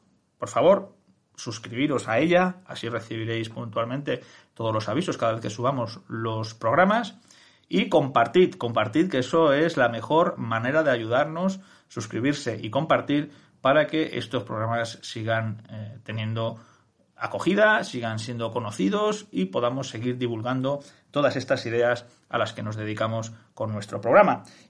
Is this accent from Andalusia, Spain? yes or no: no; Santander, Cantabria, Spain; Yo que soy de Santander